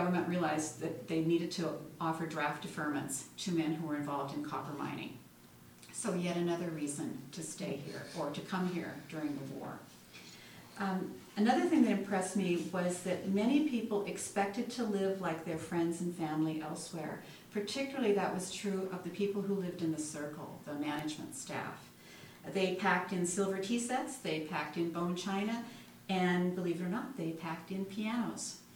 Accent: Tacoma, Washington, United States; when I grew up in Tacoma, and we did not have a Frederick and Nelson, and we didn't even have a Nordstrom in those days.

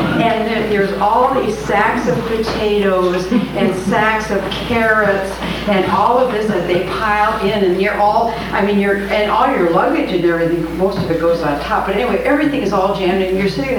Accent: Bellingham, Washington, United States; Our first … from Bellingham, Washington.

